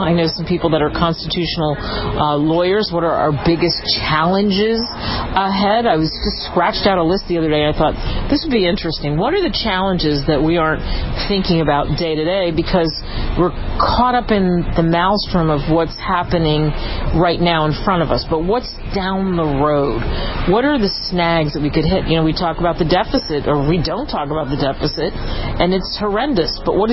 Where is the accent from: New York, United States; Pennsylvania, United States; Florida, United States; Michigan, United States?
Pennsylvania, United States; Philadelphia; I grew up in Philly, and that was so drummed into my head that we're electing people to represent us.